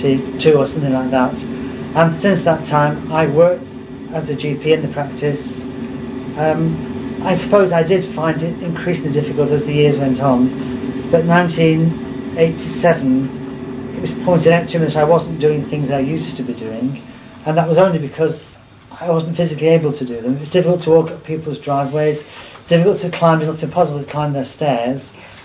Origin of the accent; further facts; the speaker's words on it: Bolton, North West England, United Kingdom; also born or lived in Long Eaton, United Kingdom; I was born in Lancashire in Bolton. I went to school in Bolton, and so my father, who was a bank manager, was moved to Long Eaton near Nottingham.